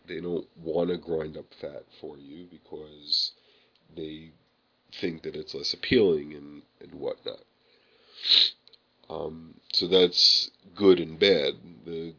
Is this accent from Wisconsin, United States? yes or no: no; New York, United States; That's right, I'm from New York and I call it chopped meat.